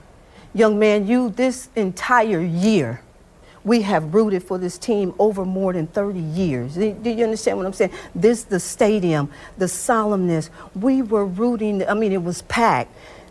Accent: Detroit, Michigan, United States; in my hometown of Detroit, the Michigan Chronicle has been printing since 1935.

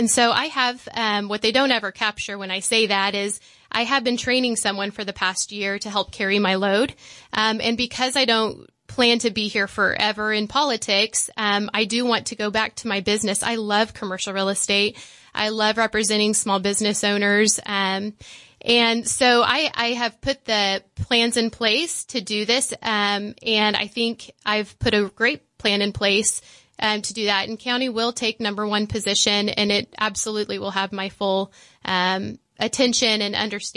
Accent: Goddard, Kansas, United States; And I'm from Goddard, so I would love to see the growth for affordable housing out there.

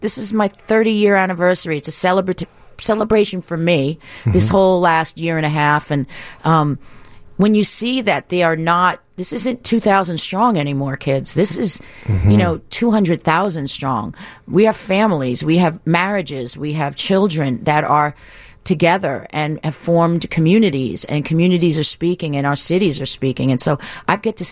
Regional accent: New York, United States; I was born and raised in New York, and I could not have a child there.

